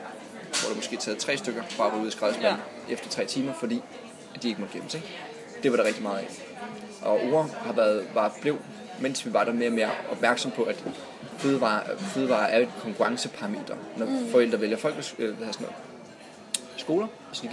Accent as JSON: {"language": "Danish", "region": "Region of Southern Denmark", "country": "Denmark", "tie": "born or raised there", "also_born_or_lived": "Copenhagen", "said": "jeg er fra Syfyn, ja. … og jeg er født her i Mørrebro og vokset op på Syfyn."}